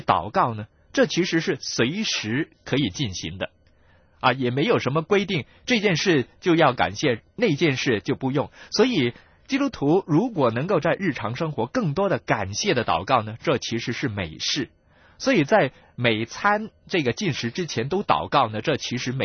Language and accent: Chinese; China; 他们呢啊对先人的那种的追念呢，就不像我们中国人文化那样很注重呢这个拜坟祭祖的